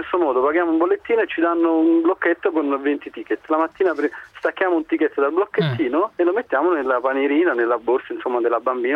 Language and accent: Italian; Naples, Campania, Italy; io sono di Napoli, sono in provincia di Napoli